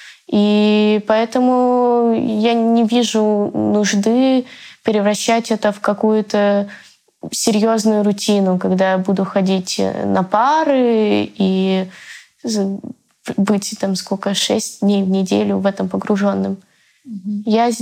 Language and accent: Russian; Kyiv, Ukraine; мне 20 лет, я из Киева.